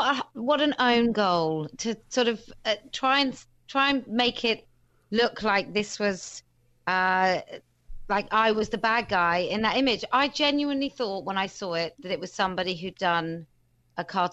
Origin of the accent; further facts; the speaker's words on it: United Kingdom; I'm quite cutting. I'm British. My humour is, the crueler it is, as long as it's funny, you can say whatever you like.